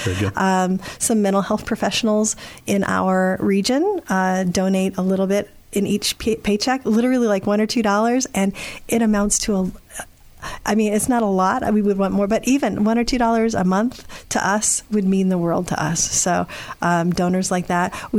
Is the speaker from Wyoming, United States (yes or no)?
yes; Wyoming, United States; I hail from Wyoming, and it's one of the only states that doesn't have an MHA.